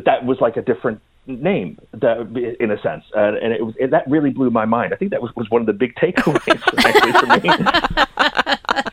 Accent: Sweden; also born or lived in Austria / United States; I grew up in Sweden and Austria and in America.

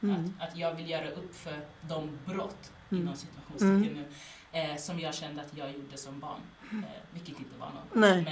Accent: Jordbro, Stockholm County, Sweden; jag ändå är född och uppvuxen i Jordbro. Och det har format min identitet mot det bättre.

